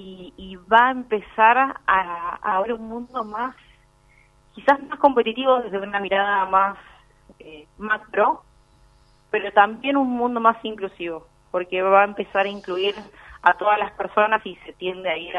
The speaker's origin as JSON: {"language": "Spanish", "country": "Argentina", "said": "no es que tarde en llegar porque somos argentinos, somos Latinoamérica"}